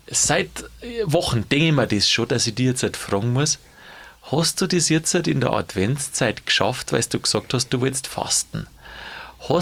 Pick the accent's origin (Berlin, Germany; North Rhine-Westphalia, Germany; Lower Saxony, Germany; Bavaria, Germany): Bavaria, Germany; ich komme ja aus Niederbayern